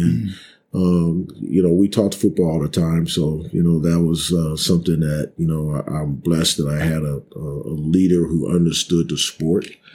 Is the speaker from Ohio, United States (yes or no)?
yes; Cleveland, Ohio, United States; And I think it was because I was from Cleveland.